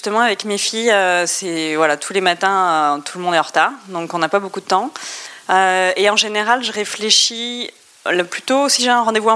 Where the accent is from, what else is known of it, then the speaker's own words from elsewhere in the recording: Brest, Brittany, France; born there; Je suis née à Brest et j'ai une grande passion pour les crêpes.